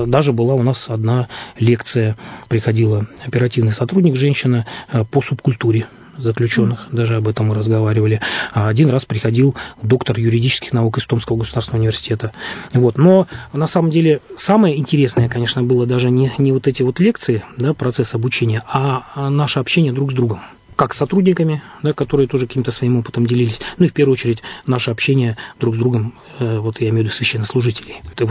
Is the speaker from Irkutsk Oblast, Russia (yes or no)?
yes; Irkutsk Oblast, Russia; Ну и получается, вот я из Иркутской области был, 9 нас человек было.